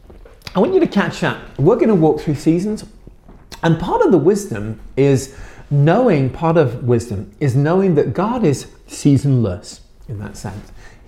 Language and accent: English; England, United Kingdom; now in United States; I grew up in England. We have lots of seasons in England and they're all horrible.